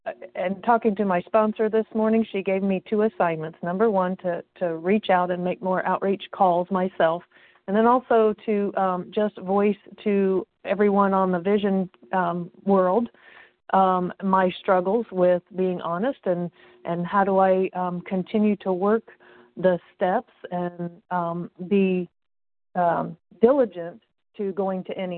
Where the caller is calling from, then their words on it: Indiana, United States; I'm calling from Indiana